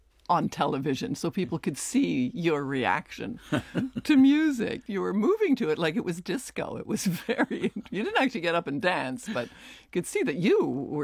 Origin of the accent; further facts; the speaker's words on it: Toronto, Ontario, Canada; also born or lived in Montreal; I was born in Toronto in 58. We moved around quite a bit when I was growing up. So we moved from Toronto to Montreal and then back to Toronto and different homes.